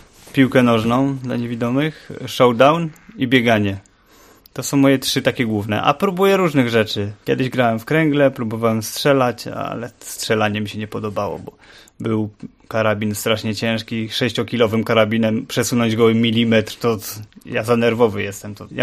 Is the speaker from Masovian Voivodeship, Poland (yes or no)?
no; Bytom, Silesian Voivodeship, Poland; now in Opole, Poland; bo ja pochodzę z Bytomia, bo tutaj za dziewczyną pojechałem do Opola.